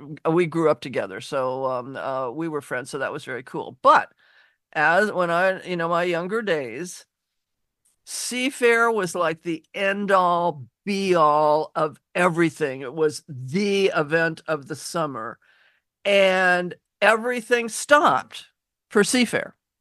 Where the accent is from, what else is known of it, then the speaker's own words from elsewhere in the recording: Seattle, Washington, United States; I grew up in Seattle, you know, I grew up in Laurelhurst, so I was right in the middle of Seattle.